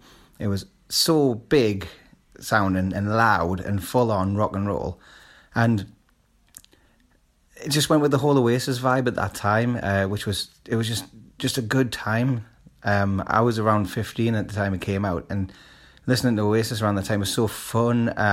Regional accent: South Shields, North East England, United Kingdom; I'm from South Shields in the northeast of England, just near Newcastle.

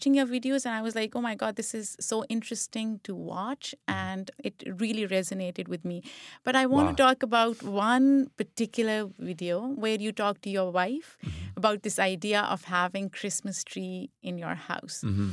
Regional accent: Pakistan; Because the reason I say that is I grew up in Pakistan.

